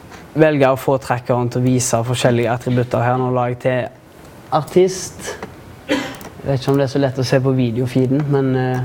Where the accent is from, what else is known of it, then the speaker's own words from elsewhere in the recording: Haugesund, Rogaland, Norway; siden jeg er fra Haugesund.